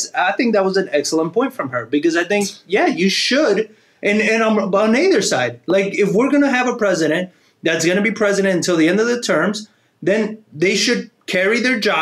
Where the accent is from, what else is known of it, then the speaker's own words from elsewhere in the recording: Argentina; I'm from Argentina, and in Argentina, they had an issue where they were turning over presidents